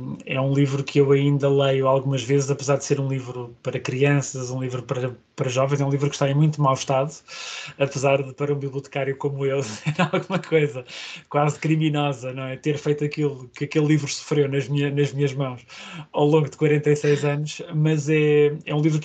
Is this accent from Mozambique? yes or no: no; Lisbon, Portugal; eu nasci em Lisboa, portanto faço parte daquelas pessoas que nunca pode dizer que vai à terra, não é? Porque a minha terra é em Lisboa. E sou uma pessoa claramente que gosta da cidade, sou mais citadino